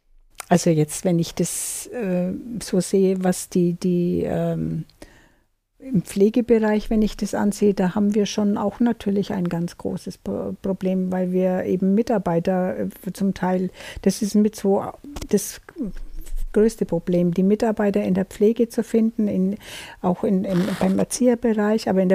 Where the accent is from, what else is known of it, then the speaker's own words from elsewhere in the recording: Bavaria, Germany; ich komme ja aus Schwaben